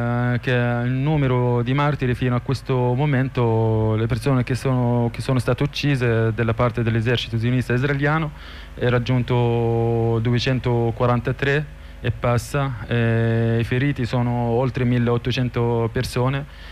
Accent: Palestine; now in Rome, Italy; إحنا هنا فلسطينيين روما

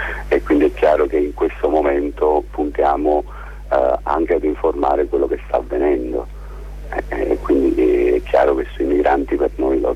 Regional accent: Cava de' Tirreni, Campania, Italy; Io poi vengo da Cava di Tirreni, quindi una città che si trova vicino a Napoli

